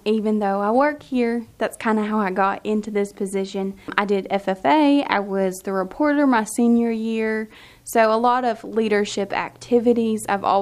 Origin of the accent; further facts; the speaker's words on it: Princeton, Kentucky, United States; I grew up here in Princeton. I went all through Caldwell County through kindergarten through high school and graduated.